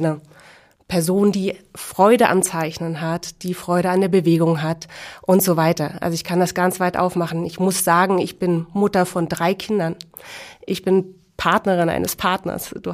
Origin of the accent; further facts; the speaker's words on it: Berlin, Germany; Ich bin in einer Großstadt in Berlin aufgewachsen, habe dort die meiste Zeit auf dem Fußballplatz vielleicht verbracht.